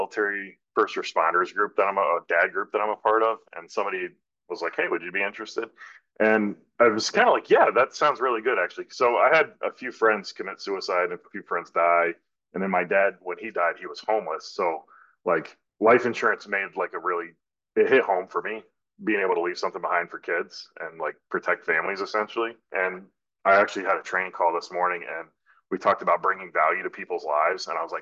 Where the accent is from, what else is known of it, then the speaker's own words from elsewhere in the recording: North Carolina, United States; moved away as an adult; now in New York, United States; I'm from North Carolina.